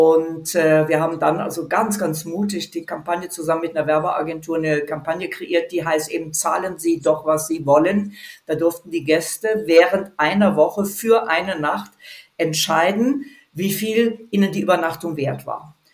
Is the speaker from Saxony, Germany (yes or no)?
no; Mönchengladbach, North Rhine-Westphalia, Germany; Ich komme aus Mönchengladbach ursprünglich, das und am Stadtrand.